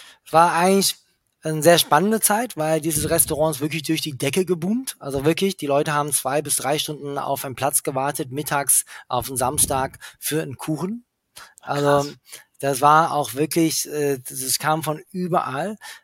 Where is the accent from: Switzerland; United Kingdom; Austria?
United Kingdom; England; weil ich bin ja in England aufgewachsen